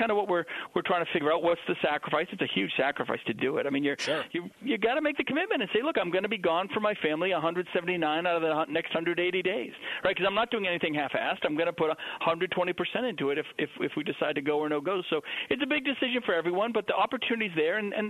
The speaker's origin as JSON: {"language": "English", "region": "New Hampshire", "country": "United States", "said": "we love our privacy. We're from New Hampshire."}